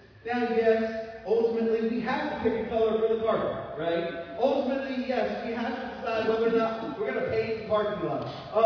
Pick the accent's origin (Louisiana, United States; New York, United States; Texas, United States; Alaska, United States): Louisiana, United States; Livingston; This applies to Pine Grove Baptist Church where I grew up in Livingston, Louisiana.